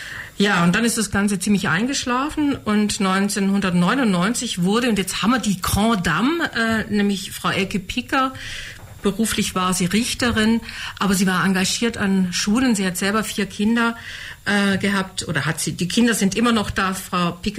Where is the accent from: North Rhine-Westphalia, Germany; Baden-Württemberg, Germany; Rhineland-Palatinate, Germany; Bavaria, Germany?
Baden-Württemberg, Germany; Ravensburg-Weingarten; Ich komme aus Ravensburg-Weingarten